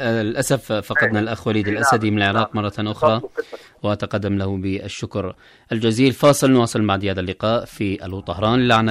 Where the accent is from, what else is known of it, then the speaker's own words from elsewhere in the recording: Yemen; نحن أبناء اليمن، أبناء الحكمة والإيمان،